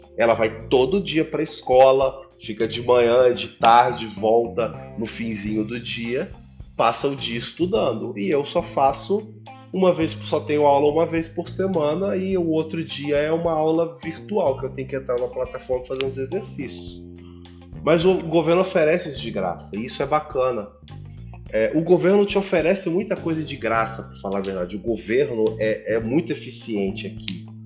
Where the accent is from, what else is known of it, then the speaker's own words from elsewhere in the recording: Brazil; É meu país, foi onde eu cresci.